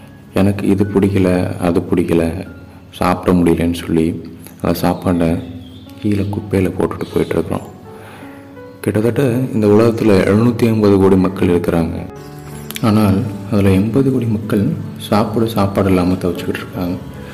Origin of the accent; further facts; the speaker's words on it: Pudukkottai, Tamil Nadu, India; எனது சொந்த ஊர் புதுக்கோட்டை.